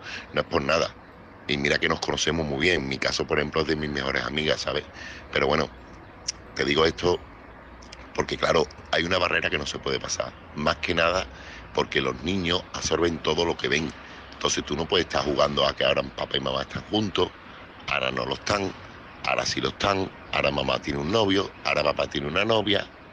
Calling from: Seville, Andalusia, Spain; corresponsal de Sevilla.

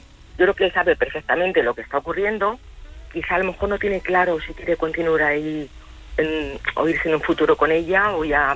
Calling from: Madrid, Community of Madrid, Spain; de Madrid.

